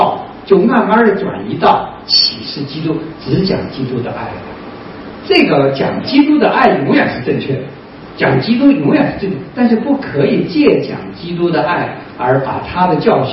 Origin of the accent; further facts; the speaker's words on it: China; 咱们在这个中国长大的都知道